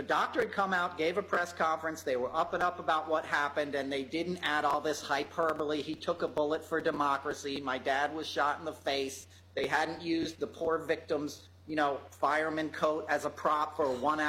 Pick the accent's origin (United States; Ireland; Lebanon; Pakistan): United States; New York; I'm a New Yorker who lived through 9/11